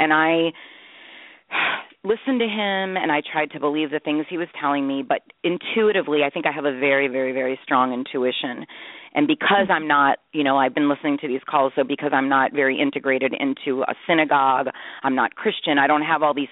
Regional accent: United States; I'm from the United States. He was from Italy.

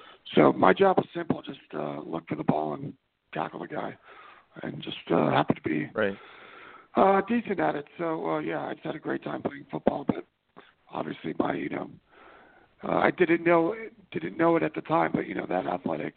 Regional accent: New York City, New York, United States; also born or lived in Connecticut; Yeah, so I had a great childhood growing up in New York City, and then I had a wonderful experience in high school in Connecticut.

